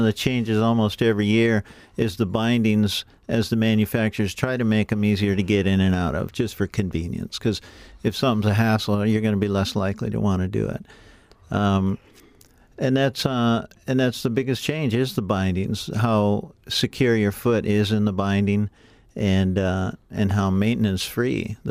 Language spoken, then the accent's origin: English; Alaska, United States; But I grew up in Alaska, so I had an idea of all the gear that it took.